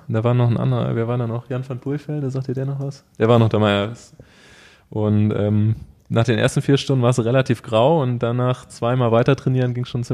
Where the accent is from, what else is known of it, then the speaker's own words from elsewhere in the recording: Neuwied, Rhineland-Palatinate, Germany; born there; Ich bin gebürtig aus Neuwied